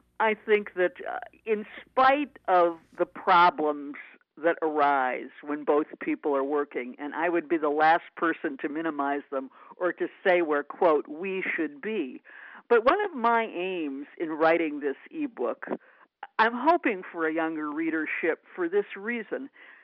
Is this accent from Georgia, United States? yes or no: no; Michigan, United States; And growing up in Michigan, everything was connected to the auto industry.